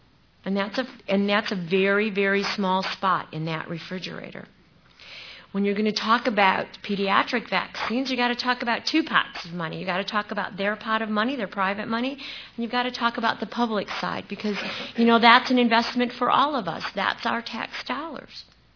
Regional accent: Michigan, United States; So this is a tool that Michigan, I came from Michigan, and this is a tool that Michigan came up

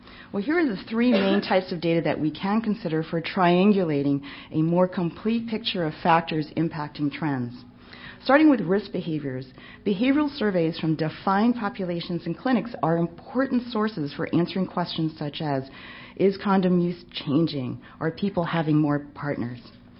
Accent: New York, United States; I grew up in New York, so I believe this.

